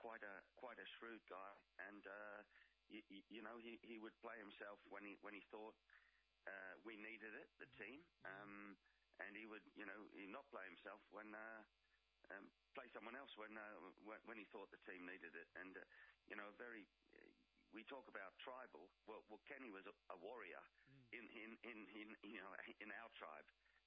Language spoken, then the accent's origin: English; Australia; you know, as an Australian, and be proud to say